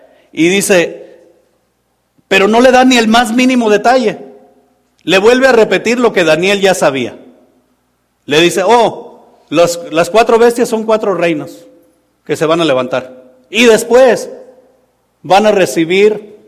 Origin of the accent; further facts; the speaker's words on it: Zapopan, Jalisco, Mexico; now in Los Angeles, United States; Yo soy de Guadalajara, de por allá de Zapopan.